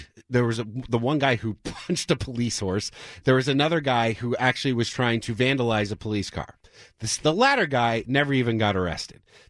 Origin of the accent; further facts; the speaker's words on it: Philadelphia, Pennsylvania, United States; Well, I watched. I'm from the Philly area.